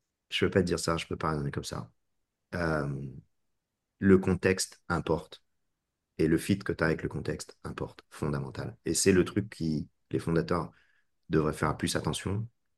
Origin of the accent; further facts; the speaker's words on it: France; moi, je suis français et aux États-Unis